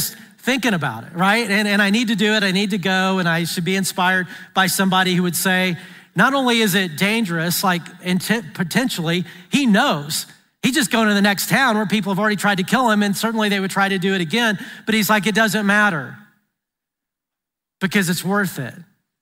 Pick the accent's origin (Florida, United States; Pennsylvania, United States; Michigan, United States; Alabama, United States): Alabama, United States; I grew up in Alabama, and close to us was Fern Bell Park in Huntsville, Alabama